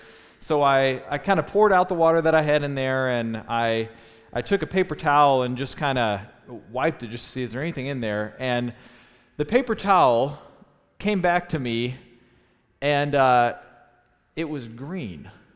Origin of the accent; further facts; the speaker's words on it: Jackson, United States; also born or lived in Wheaton; When I was growing up in Jackson, we just drink tap water all the time, and pretty much the same thing in Wheaton.